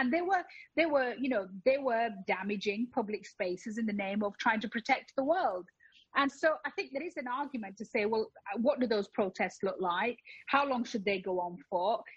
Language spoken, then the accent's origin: English; United Kingdom